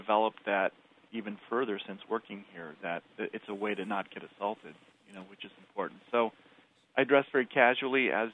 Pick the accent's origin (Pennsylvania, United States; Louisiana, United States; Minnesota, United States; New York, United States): Minnesota, United States; I grew up in Minnesota, went to undergrad there, and I went to med school at the University of Minnesota